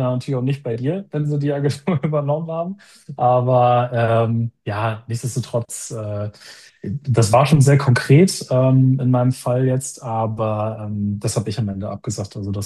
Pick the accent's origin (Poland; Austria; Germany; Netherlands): Germany; Osnabrück, Lower Saxony; bin noch 28 Jahre alt, ich komme aus dem Raum Osnabrück.